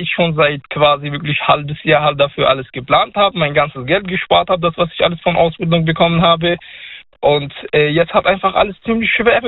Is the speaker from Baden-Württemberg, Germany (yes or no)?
yes; Stuttgart, Baden-Württemberg, Germany; ich komme ja aus Stuttgart.